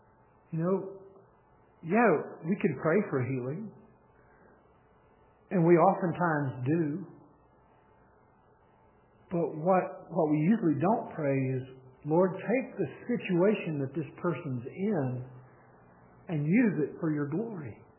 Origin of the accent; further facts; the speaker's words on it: Texas, United States; in the church that I grew up in North Central Texas